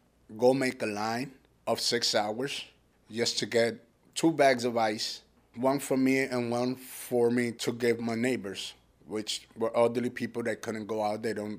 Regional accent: Toa Baja, Puerto Rico; I come from Puerto Rico, and my place of origin is Tua Baja, where the eye of the hurricane went through.

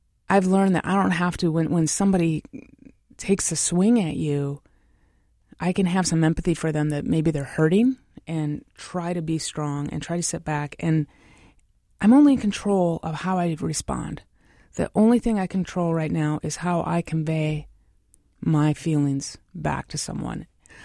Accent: South Dakota, United States; now in Seattle, United States; I grew up in South Dakota, a very red state. I'm a lesbian environmental activist, so I'm very Seattle urban archipelago liberal bubble.

